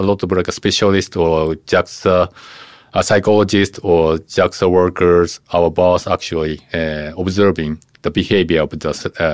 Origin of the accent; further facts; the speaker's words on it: Nagano, Japan; born there; English is a second language; I was born in Nagano Prefecture in Japan. We have a lot of beautiful mountains and lakes or rivers. And that area is not so, populated.